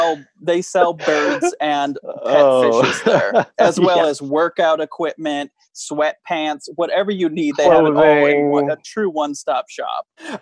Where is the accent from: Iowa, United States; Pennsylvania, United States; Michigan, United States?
Michigan, United States; Hello, Jeremy from my home state of Michigan.